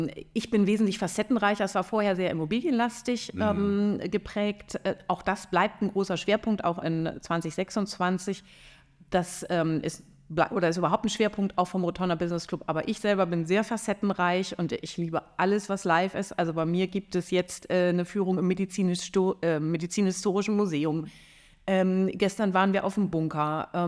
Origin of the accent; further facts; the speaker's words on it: Flensburg, Schleswig-Holstein, Germany; Komme ich aus Flensburg